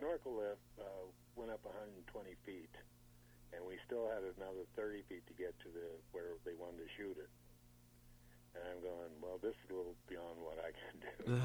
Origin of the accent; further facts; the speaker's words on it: St. Louis, Missouri, United States; You know, I grew up around the St. Louis area, so, you know, we used to follow the Cardinals.